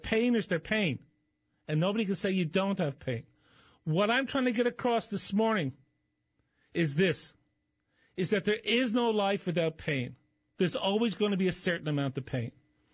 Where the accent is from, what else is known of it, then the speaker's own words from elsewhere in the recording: Ireland; I was born and raised in Ireland.